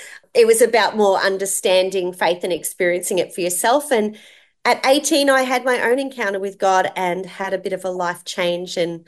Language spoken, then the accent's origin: English; Melbourne, Victoria, Australia; born there; I was born in Panch Hospital in Melbourne.